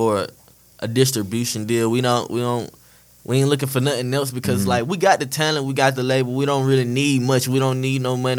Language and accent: English; Charlotte, North Carolina, United States; I'm from Charlotte, North Carolina.